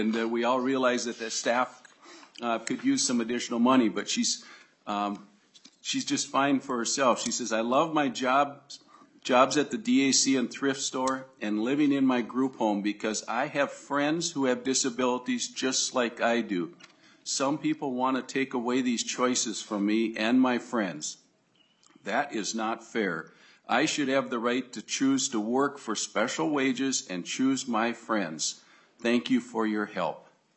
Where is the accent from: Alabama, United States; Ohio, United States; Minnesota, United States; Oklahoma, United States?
Minnesota, United States; I come from Hubbard County. We've got what I always brag about as I say it's the shining star of Minnesota